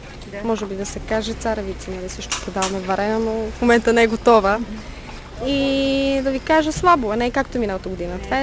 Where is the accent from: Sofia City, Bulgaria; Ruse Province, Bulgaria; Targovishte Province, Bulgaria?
Sofia City, Bulgaria; Sofia; От София.